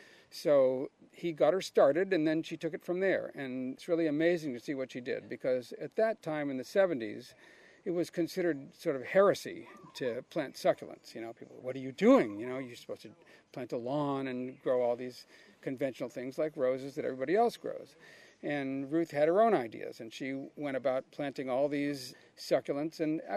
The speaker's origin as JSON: {"language": "English", "town": "Maunawili", "region": "Hawaii", "country": "United States", "tie": "born or raised there", "lives_now": "California, United States", "said": "Well, it's quite a transition because I grew up in Manawili, which is on the wet side of Oahu, and very high rainfall every year."}